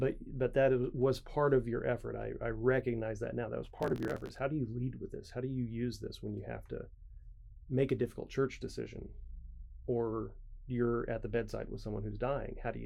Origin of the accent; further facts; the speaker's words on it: Kansas, United States; So I came from Kansas.